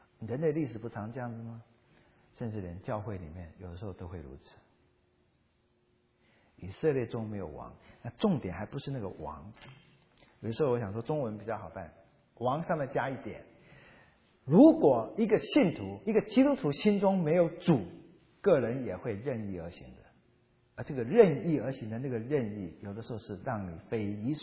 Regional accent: Taiwan; 我们从台湾来的哈

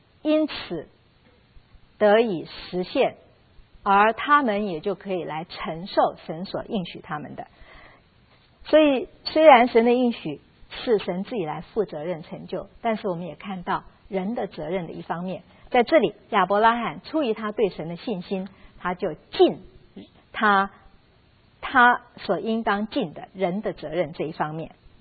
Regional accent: China; 好像我们知道我们中国人也是一样，死了以后要希望能葬在自己的家乡

